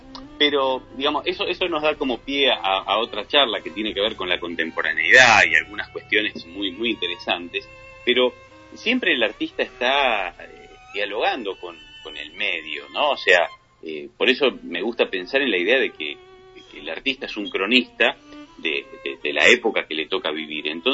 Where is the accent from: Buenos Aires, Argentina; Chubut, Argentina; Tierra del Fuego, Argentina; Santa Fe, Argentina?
Buenos Aires, Argentina; born there; un poco por mi historia personal, de haber nacido en una familia del barrio de La Boca, en Capital Federal.